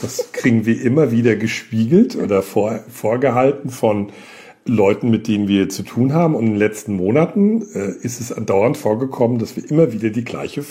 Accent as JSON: {"language": "German", "country": "Germany", "moved": "yes", "said": "Die Heimat wird immer Deutschland bleiben, aber mein Zuhause ist hier seit 4,5 Jahren."}